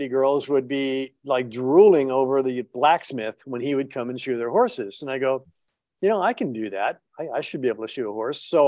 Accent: Florida, United States; born there; Well, I was born in the Keys, and that's kind of where my love of animals started. I was born in the Upper Keys, and our house backed up to a mangrove swamp.

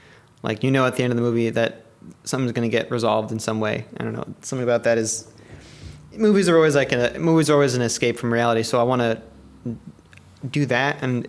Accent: Maryland, United States; By the way, I'm from Maryland. I left my old church in Maryland

